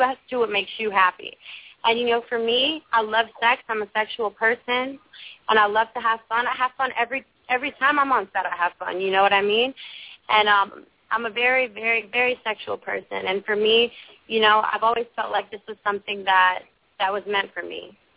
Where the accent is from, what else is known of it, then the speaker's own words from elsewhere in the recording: Milwaukee, Wisconsin, United States; now in Los Angeles, United States; Well, to be honest, I'm not originally from Los Angeles. I'm from Wisconsin. I'm from Milwaukee, Wisconsin, so I'm from the Midwest.